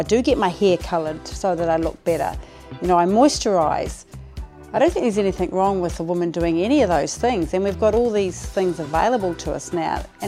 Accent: Timaru, Canterbury, New Zealand; moved away as an adult; now in Australia; Okay, I'm 56 years old. I was born and raised in Timaru, New Zealand. Mm. I moved over to Australia in 2014 to be close to my sister, who lives in Sydney

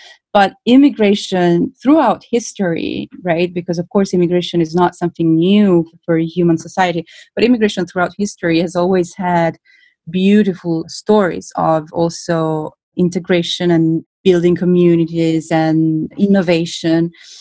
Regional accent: Tuscany, Italy; English is a second language; moved away as an adult; now in United States; I come from Italy, from Tuscany, when you move to a different country, I moved to the US in 2012

